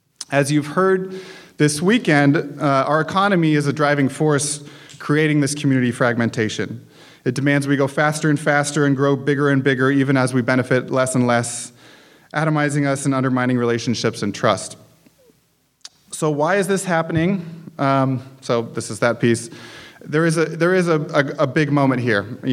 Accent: Seattle, Washington, United States; born there; So even though I was born here in Seattle, my family has not been here that long.

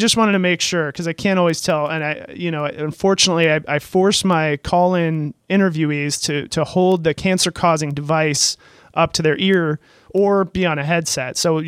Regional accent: Seattle, Washington, United States; not where I grew up in Seattle, where it's kind of like pizza is just this thing

